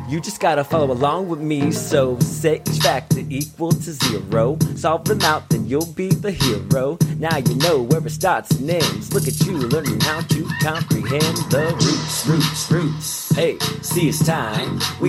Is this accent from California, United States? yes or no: yes; California, United States; It's my producer friend, because I'm from the Bay Area. I was like, I want a Bay Area beat.